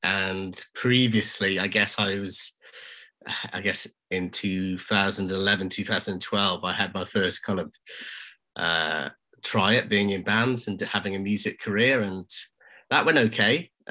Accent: Cardiff, Wales, United Kingdom; now in Newcastle, United Kingdom; I'm not originally from Newcastle, so I moved up from Cardiff in Wales, and was just sort of kind of feeling out the local scene.

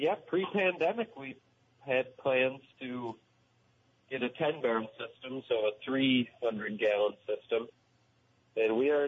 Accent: New York, United States; since I'm from New York, you know, upstate New York, and we loved it here, went over to college in Plattsburgh, stayed there for a bit, and, eventually moved here

